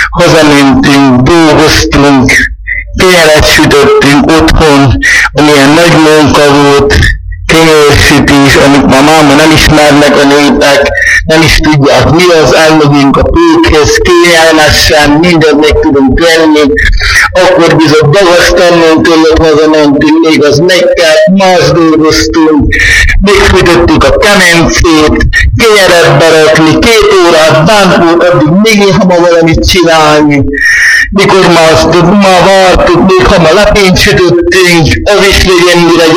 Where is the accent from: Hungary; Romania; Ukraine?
Hungary; Nagyvég; born there; születtem Nagyvégen.